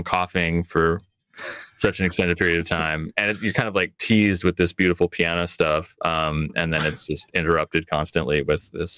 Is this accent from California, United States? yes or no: yes; California, United States; The first, like, obsession of mine was … Growing up in Southern California.